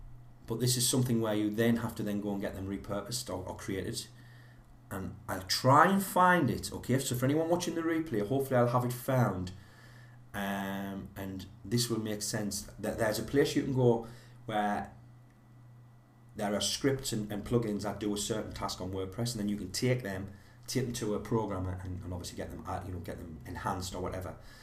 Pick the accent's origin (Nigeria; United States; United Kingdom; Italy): United Kingdom; North East England; John's asking, is my accent Scottish? No, but it's very close. I'm about 100 miles away from Scotland, something like that, from the Scottish border, northeast of England.